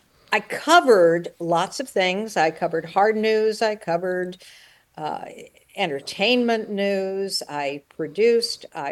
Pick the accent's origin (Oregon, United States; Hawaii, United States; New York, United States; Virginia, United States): Virginia, United States; Richmond; born there; I was born in Richmond, Virginia. My father was an Army captain. My mother was a nurse. And we moved around a lot.